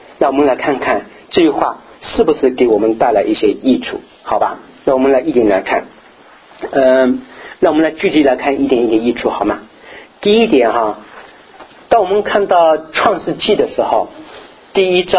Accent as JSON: {"language": "Chinese", "region": "Zhejiang", "country": "China", "said": "我是浙江的，江浙地区的"}